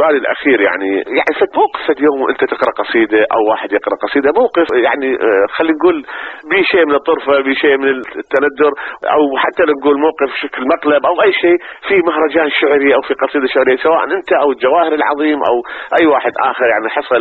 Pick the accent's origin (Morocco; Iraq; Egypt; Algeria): Iraq; احنا نذكر احنا عراقيين